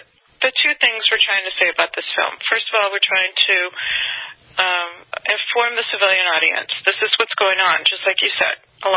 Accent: Omaha, Nebraska, United States; I'm from Omaha, Nebraska.

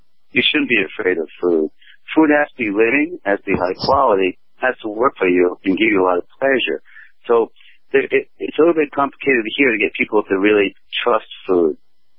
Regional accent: New England, United States; And I grew up in New England on a farm, and my French family in France, my uncle was a holistic doctor, who's now retired.

